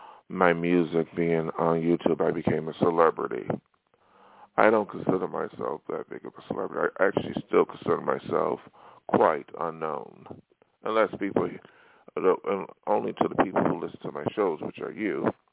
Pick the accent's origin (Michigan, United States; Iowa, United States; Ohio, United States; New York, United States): New York, United States; now in Hollywood, United States; you know, I came from New York to Hollywood to be a star.